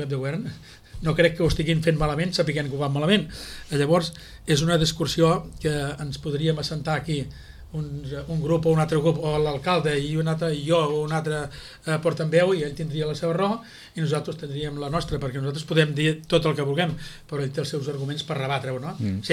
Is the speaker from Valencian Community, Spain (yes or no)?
no; Sitges, Catalonia, Spain; I bueno, i llavors em preocupa més el meu poble que no pas tot l'altre, no?